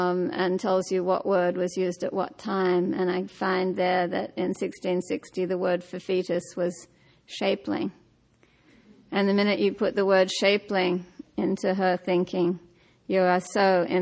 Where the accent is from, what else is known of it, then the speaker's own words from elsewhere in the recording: Australia; all the books I read at that period growing up in Australia were from somewhere else